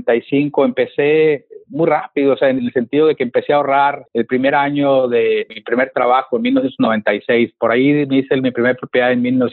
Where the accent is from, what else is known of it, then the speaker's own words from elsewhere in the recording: Monterrey, Nuevo León, Mexico; now in United States; soy originario de Monterrey. Tengo aquí en Estados Unidos ya 11 años.